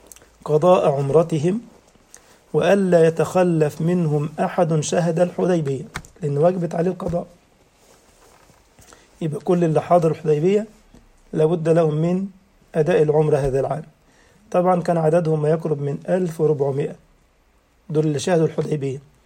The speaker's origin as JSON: {"language": "Arabic", "country": "Egypt", "said": "وكذلك كان كسوة الكعبة بتيجي من عندنا من مصر، الملابس والطعام كان بيجي من مصر، وحتى اليوم موجودة التكية عندنا في مصر."}